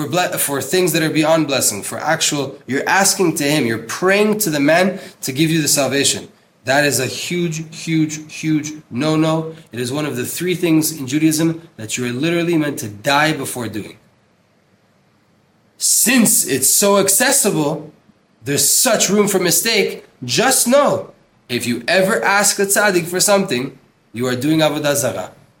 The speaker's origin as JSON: {"language": "English", "country": "United States", "tie": "born or raised there", "said": "Because we grew up in America in a Christian place."}